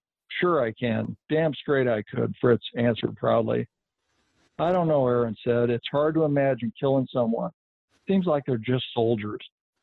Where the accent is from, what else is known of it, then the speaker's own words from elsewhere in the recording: Iowa, United States; I'm originally from Iowa, and I am familiar with it.